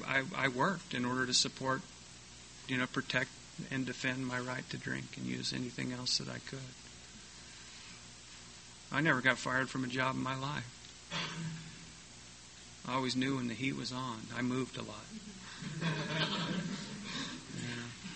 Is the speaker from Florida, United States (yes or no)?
no; San Diego, California, United States; as a kid growing up in Ocean Beach in the 70s.